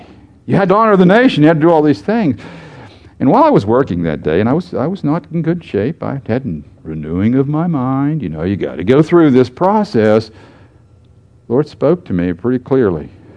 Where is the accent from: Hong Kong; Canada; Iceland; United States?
United States; It doesn't matter that I'm American. I still cheer for the Americans when they play games and all the rest of it.